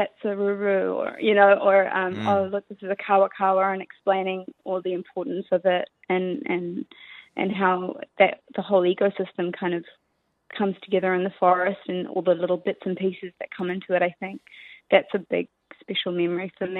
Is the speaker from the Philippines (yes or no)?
no; New Zealand; You know, we're Kiwi, and we need to protect the species that means so much to really all of us, I think.